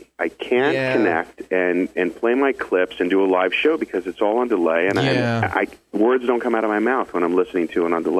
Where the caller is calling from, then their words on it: New York City, New York, United States; Calling from New York City